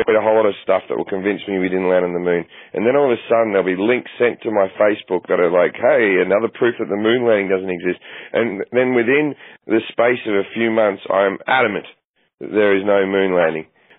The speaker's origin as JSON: {"language": "English", "country": "Australia", "moved": "as an adult", "said": "I haven't lived in Australia since I was 20 years old. I'm 39 now. It's been a long time"}